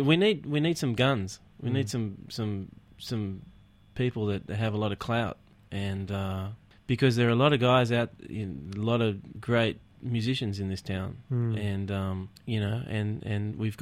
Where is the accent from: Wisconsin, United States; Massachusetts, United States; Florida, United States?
Massachusetts, United States; Marblehead; also born or lived in Salem; Marblehead's the town that we grew up in the United States, north of Boston, right next to Salem, where we were born.